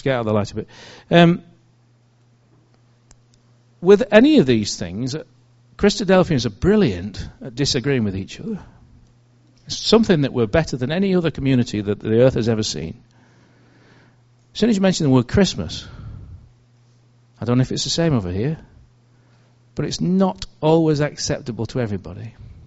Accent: England, United Kingdom; Bearing in mind we're English.

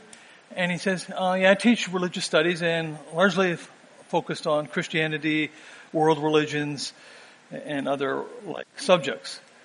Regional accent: Arlington, Virginia, United States; I'm from Arlington, Virginia, former home of John and Rachel Launchbury.

